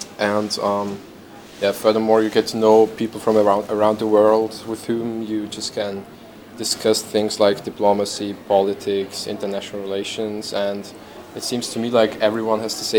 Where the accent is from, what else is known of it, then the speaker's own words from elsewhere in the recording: Austria; English is a second language; I'm 18 years old. I'm a student from Austria.